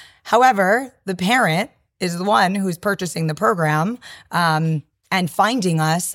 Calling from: Boca Raton, Florida, United States; I am calling from Boca Raton, Florida, and I am the CEO and founder of Adventures in Handwriting.

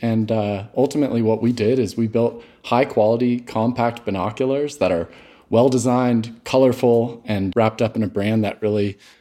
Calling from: Alpine Meadows, California, United States; I'm the CEO and founder of Knox Provisions, and I'm calling from Alpine Meadows, California.

